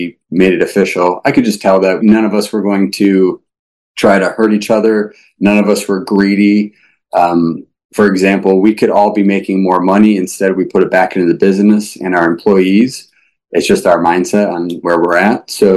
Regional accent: Michigan, United States; they're from Illinois, I'm from Michigan

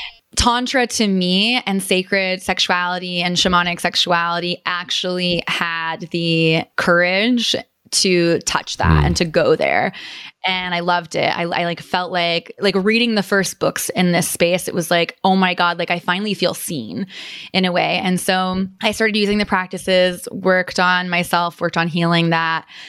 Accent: Midwest, United States; I grew up in the Midwest in like a smallish town, conservative values

